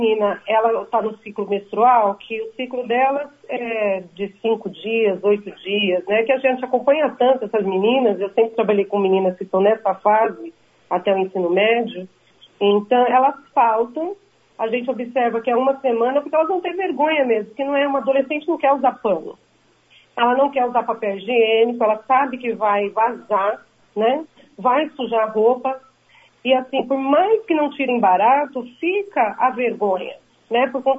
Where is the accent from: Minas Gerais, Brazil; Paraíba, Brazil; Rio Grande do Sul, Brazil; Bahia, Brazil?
Rio Grande do Sul, Brazil; Porto Alegre; Eu sou de Porto Alegre, estou um pouquinho nervosa.